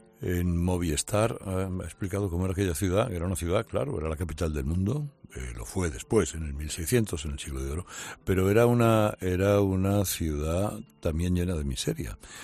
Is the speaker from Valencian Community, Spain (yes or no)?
no; Andalusia, Spain; yo me sostengo que los andaluces somos castellanos a los que nos ha dado un poquito más el sol